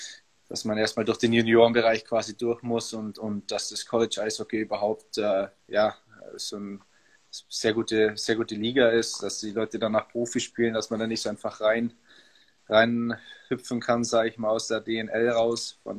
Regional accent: Augsburg, Bavaria, Germany; so lange Zeit natürlich erstmal in Augsburg gewesen, bis ich 14 war, meine Heimatstadt, und dann damals nach Kaufbeuren gegangen

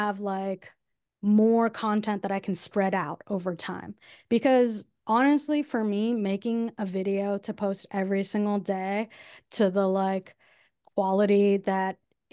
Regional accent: California, United States; also born or lived in Southern US; Like I'm from SoCal. But I did live in the South for like 8 years.

